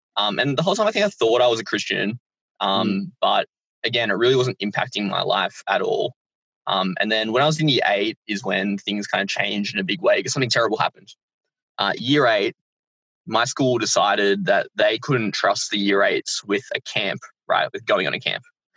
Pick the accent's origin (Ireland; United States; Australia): Australia; Penrith, New South Wales; I grew up in Penrith, in the north of Penrith, in a place called Warrington Downs, kind of halfway between Penrith and St. Mary's. And I'm actually in the area at the moment.